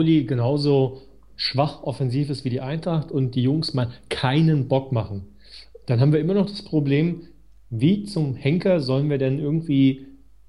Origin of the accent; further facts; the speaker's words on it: Spain; Ja, das weiß man nur als Spanier.